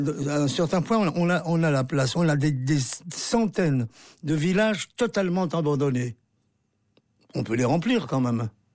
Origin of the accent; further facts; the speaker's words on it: France; born there; je suis né en France.